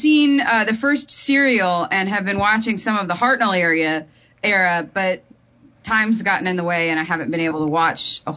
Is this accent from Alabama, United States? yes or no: yes; Decatur, Alabama, United States; now in Huntsville, United States; Here in Huntsville, I was born in Decatur, so I'm local, born and raised.